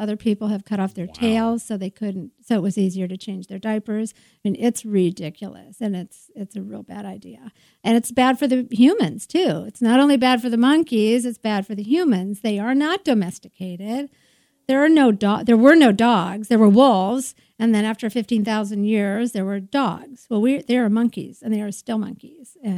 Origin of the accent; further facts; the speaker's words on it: Las Vegas, Nevada, United States; Yes, I'm actually from Las Vegas in the desert